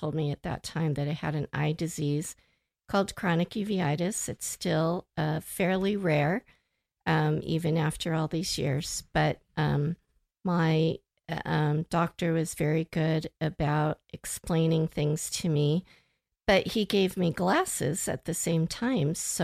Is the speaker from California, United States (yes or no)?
yes; California, United States; born there; Well, I was born in California.